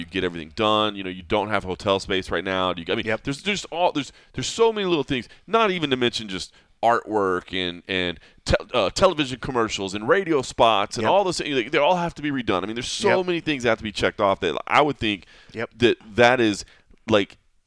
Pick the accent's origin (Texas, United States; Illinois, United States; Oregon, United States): Texas, United States; it's the same thing growing up in Texas, you know, New Orleans, the coast, Houston and Texas